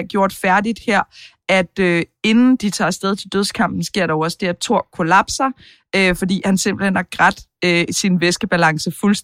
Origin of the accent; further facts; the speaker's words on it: Jutland, Denmark; accent: Jutlandic; med min jyske accent, at jeg er fra Jylland.